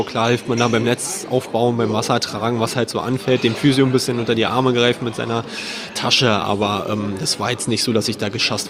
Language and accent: German; Berlin, Germany; Und mit Berlin, meiner Heimatstadt, verbinde ich natürlich sehr viel. Meine Familie ist hier ansässig, meine Freunde natürlich auch.